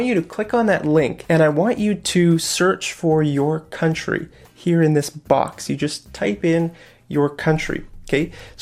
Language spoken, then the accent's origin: English; Canada; For example, this is Canada. I'm from Canada, right?